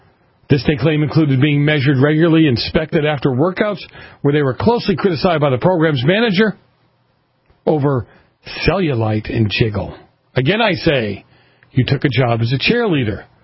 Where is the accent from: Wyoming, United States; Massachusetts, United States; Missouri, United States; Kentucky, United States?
Massachusetts, United States; Boston; But I grew up in Boston, and I won't go naming the different divisions departments